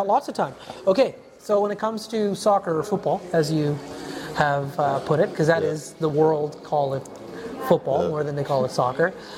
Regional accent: Canada; if you ever go to the east coast of Canada, Newfoundland, PEI, Nova Scotia, you can watch a lot more soccer there. I find when I go travel to that part of our country

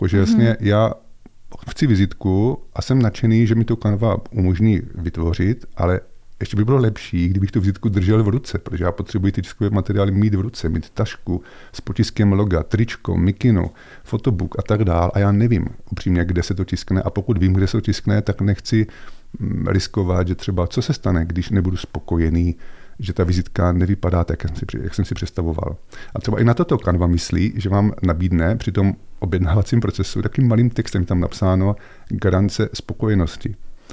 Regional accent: Brno, South Moravian Region, Czechia; já jsou z Brna. No a my jako Moraváci jsme takový jako rozkročení, prostě mám do Bratislavy blíž jak do Prahy

